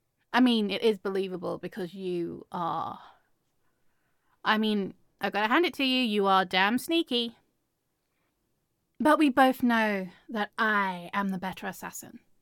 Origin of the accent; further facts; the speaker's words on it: England, United Kingdom; That's fine. I'm English.